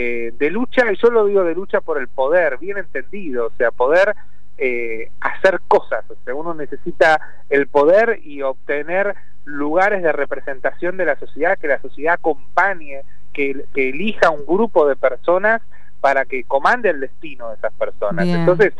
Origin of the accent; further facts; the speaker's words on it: Buenos Aires, Argentina; me reconozco como un porteño, militante político, y que además intento aprovechar siempre todo lo que la ciudad de Buenos Aires nos da.